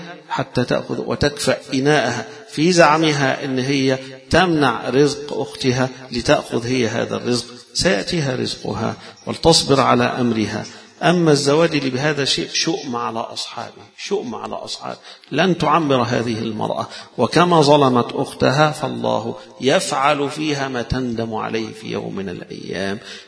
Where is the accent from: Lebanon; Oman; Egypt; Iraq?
Egypt; احنا كمصريين مش متعودين على هذا الشيء